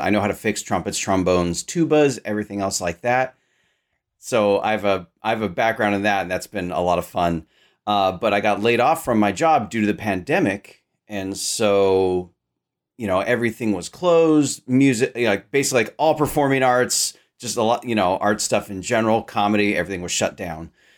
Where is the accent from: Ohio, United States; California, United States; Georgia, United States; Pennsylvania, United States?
California, United States; Sacramento; So I grew up in Sacramento, California.